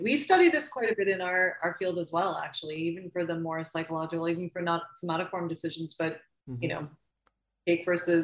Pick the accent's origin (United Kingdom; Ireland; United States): United States; born there; So I was born in the United States. Both my parents were born in India